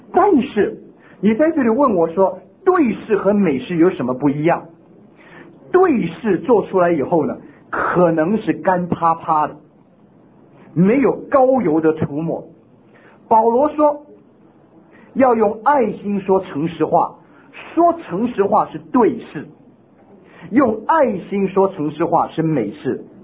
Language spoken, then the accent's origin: Chinese; Taiwan; 我们这些从台湾来的或者从大陆来的，我们都很厌恶口号。